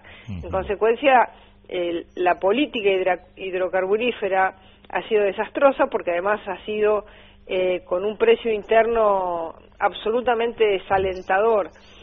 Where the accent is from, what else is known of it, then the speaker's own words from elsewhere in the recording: Argentina; como argentina, me dolió mucho estas dos cosas